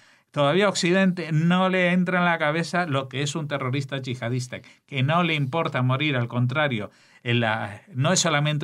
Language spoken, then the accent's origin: Spanish; Spain; nosotros como españoles